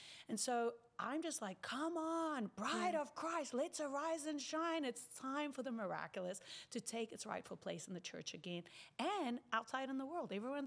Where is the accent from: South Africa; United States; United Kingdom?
South Africa; moved away; because I'm from South Africa